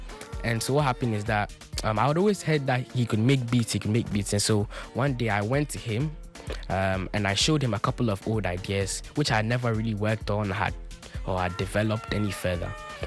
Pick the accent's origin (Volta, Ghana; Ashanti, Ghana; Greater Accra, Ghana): Greater Accra, Ghana; Accra; I come from Accra, Ghana. I'm 16 years old.